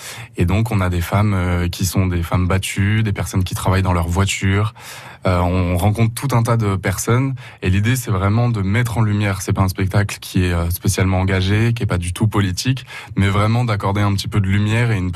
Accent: Paris, Île-de-France, France; moi je suis parisien

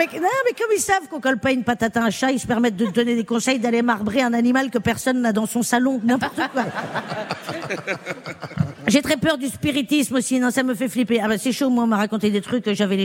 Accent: Strasbourg, Grand Est, France; Je suis strasbourgeoise.

